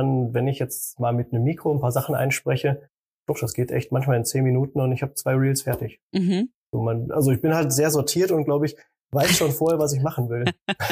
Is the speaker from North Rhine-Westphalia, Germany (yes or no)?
yes; North Rhine-Westphalia, Germany; ich komme ja aus dem Ruhrpott